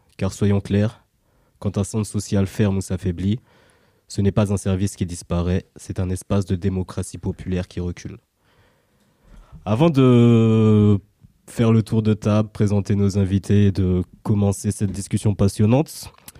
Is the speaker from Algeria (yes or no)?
no; Martinique; now in Marseille, France; en tant que Martiniquais qui venait d'arriver à Marseille.